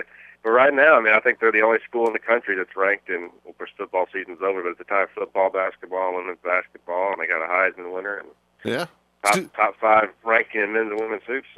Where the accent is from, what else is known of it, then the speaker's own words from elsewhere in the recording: Texas, United States; now in Kansas City, United States; Well, you know, growing up in Texas, I was a football guy, but when I got to Kansas City, I got here right out of college and have been here for about 14 years since